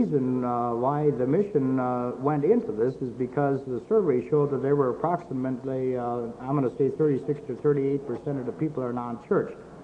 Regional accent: Shawnee, Wisconsin, United States; now in Hermann, United States; I'm originally from Shawnee, Wisconsin, and I think most of you pastors heard of Shawnee.

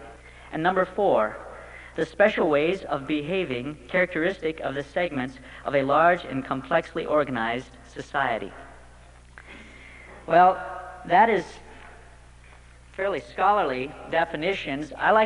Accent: Muddy Cluster, Montana, United States; And I come from Muddy Cluster. Now, Lame Deer's the big town. That's 1,500 people. That's 4.5 miles east of us.

